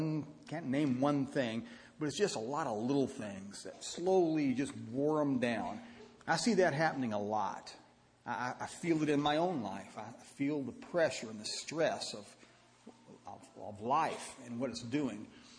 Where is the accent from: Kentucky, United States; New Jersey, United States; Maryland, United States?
Kentucky, United States; Louisville; I am from Kentucky. My mother is still living. She lives over in Elizabethtown. I grew up in Louisville and went to school at Moorhead and Eastern, and then preached for several years in Paris, Kentucky.